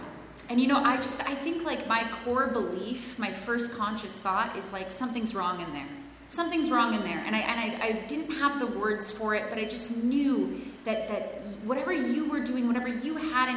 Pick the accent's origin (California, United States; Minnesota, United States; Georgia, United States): California, United States; Los Angeles; English is a second language; My parents are immigrants. I have a weird name. English is not my first language. I grew up in an affluent area of Los Angeles, and I was in the apartment that had eviction notices on the door.